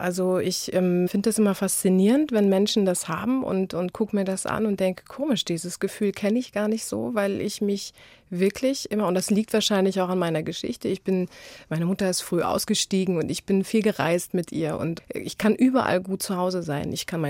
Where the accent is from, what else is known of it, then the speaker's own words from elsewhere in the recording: Habshausen, Germany; Ja, auf jeden Fall. Also ich bin viel draußen gewesen. Ich habe im Regen getanzt. Ich habe Hütten gebaut.